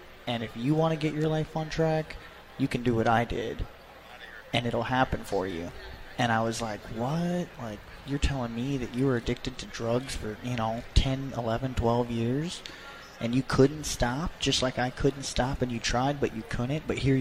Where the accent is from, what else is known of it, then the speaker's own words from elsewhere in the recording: Florida, United States; And I'm like, dude, I'm from Florida, man. So I don't even know why I'm here.